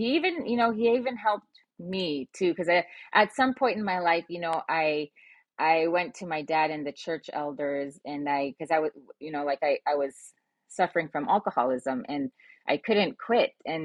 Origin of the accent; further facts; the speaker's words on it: Alaska, United States; I was born and raised in Bristol Bay, so I was on a fishing boat when I was just a young girl